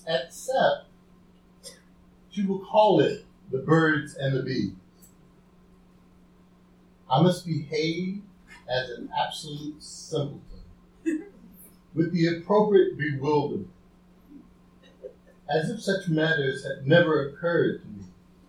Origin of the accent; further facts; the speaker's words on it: Deep South, United States; born there; I was born in the Deep South.